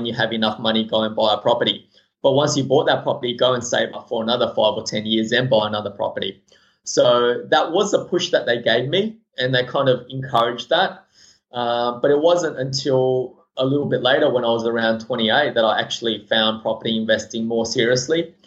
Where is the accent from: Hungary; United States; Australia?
Australia; Eastwood, New South Wales; when I came to Australia, I grew up in Eastwood, and those of your listeners from Sydney would know that Eastwood at the moment is a very Asian, Korean, Chinese community.